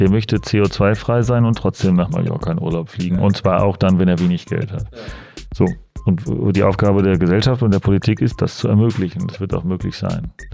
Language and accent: German; Dortmund, North Rhine-Westphalia, Germany; dass ich gebürtiger Dortmunder bin